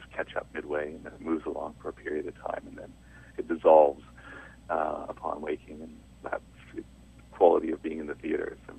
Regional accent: Kamloops, British Columbia, Canada; also born or lived in Vancouver; I grew up actually in Kamloops. I was born in Vancouver, but we moved when I got into school.

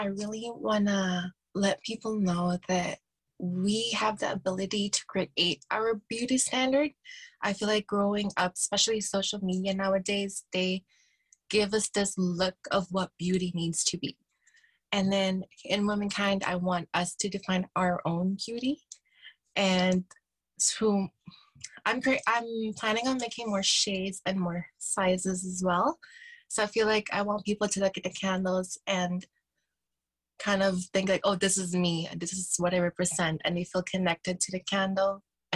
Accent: Philippines; now in Canada; Growing up being Filipina, the beauty standard in the Philippines is actually a lot similar here in Canada

